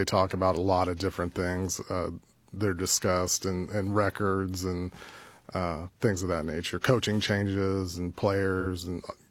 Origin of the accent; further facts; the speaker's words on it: Bedford, Indiana, United States; I grew up in Bedford in the late 80s and early 90s